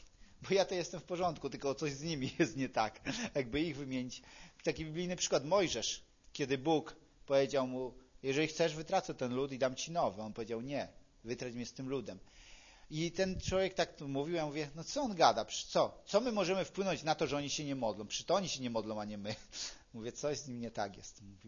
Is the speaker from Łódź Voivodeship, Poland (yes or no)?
no; Lubusz Voivodeship, Poland; ja pochodzę z diecezji zielonogórsko-gorzowskiej, czyli nad całą granicą z Niemcami